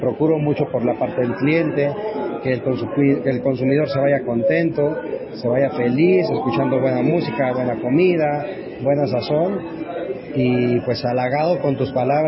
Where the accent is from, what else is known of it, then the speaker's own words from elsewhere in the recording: Oaxaca, Mexico; now in Colombia; oaxaqueño con todo el corazón, mexicano, viviendo 10 años en tu hermoso país, enamorado por la gente de Colombia